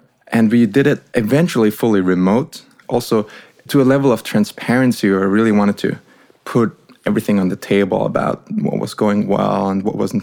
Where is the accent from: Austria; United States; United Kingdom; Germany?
Austria; My partner, Joel, he was from England, and we had a third co-founder. He was also from England. I was from Austria.